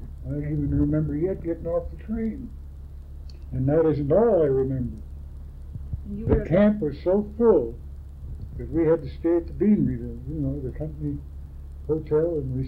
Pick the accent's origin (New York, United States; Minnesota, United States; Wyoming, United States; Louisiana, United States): Wyoming, United States; also born or lived in Pennsylvania; I was just over six when we came to Wyoming from Pennsylvania.